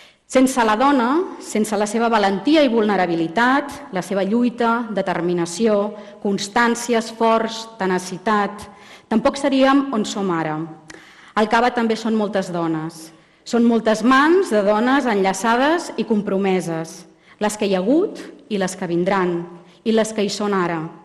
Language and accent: Catalan; Reus, Catalonia, Spain; Jo que sóc de Reus, aquí a Sant Sadurní, donant la benvinguda a una festa tan vostra